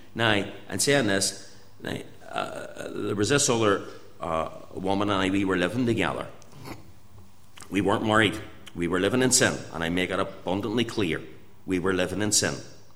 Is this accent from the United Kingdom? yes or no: yes; Belfast, Northern Ireland, United Kingdom; because I was born and reared in the Tigers Bay area, and all the friends that I knew lived in the Tigers Bay area